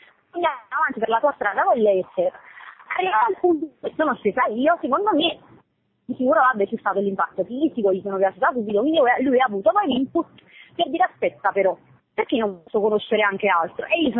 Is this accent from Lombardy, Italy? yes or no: no; Naples, Campania, Italy; pure che siamo di Napoli, non ci siamo mai incontrati